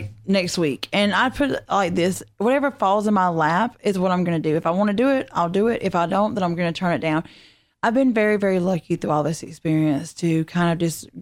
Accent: Griffin, Georgia, United States; now in Hampton, United States; I grew up in Griffin, and now I'm in Hampton, right there, like 2 minutes away from Atlanta Motor Speedway.

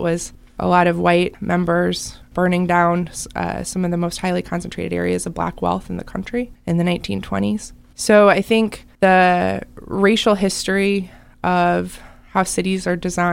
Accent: Tulsa, Oklahoma, United States; I think it was those early experiences of growing up in Tulsa, Oklahoma, in the way that I did, going to the schools that I did

